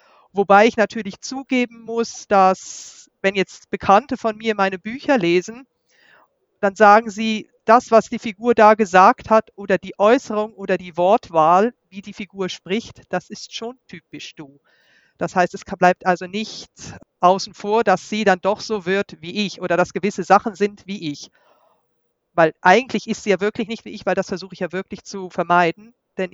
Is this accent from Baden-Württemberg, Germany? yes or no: no; Sprockhövel, North Rhine-Westphalia, Germany; also born or lived in Wuppertal / Celle; now in Switzerland; ich bin ja in Wuppertal geboren, in Sprockhövel aufgewachsen. Und dann ging ja dann hinterher schon die Reiserei